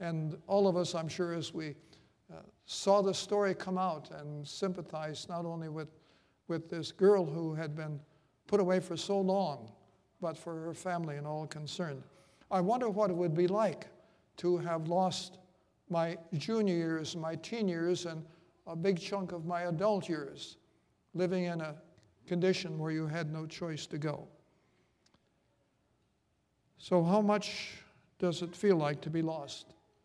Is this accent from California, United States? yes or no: no; Minnesota, United States; Where I grew up in Minnesota, there was no Adventist church nearby